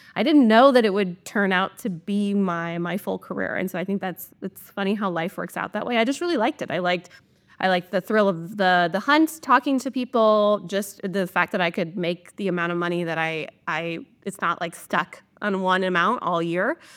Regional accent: Nebraska, United States; moved away as an adult; also born or lived in Iowa; now in Chicago, United States; It actually moved me to Iowa. I'm from Nebraska, moved me to Iowa. And then from Iowa, moved me here in Chicago

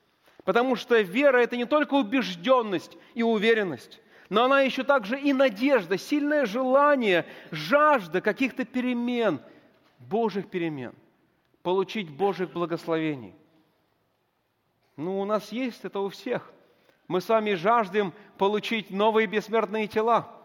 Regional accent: Siberia, Russia; Как многие из вас знают, я вырос в Сибири.

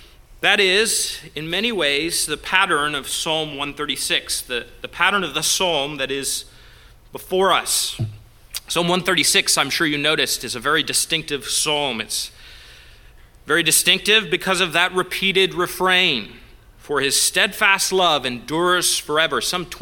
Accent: Canada; It's a wonderful thing about being Canadian. I can celebrate Canadian Thanksgiving, which happens at the right time of year, and now I can celebrate American Thanksgiving

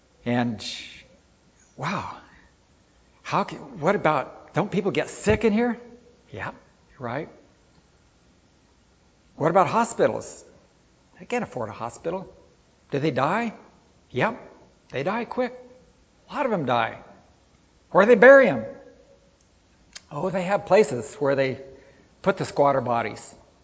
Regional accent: Ethiopia; I've been around a lot of poor people in the Philippines. I grew up in Ethiopia, people in grass huts.

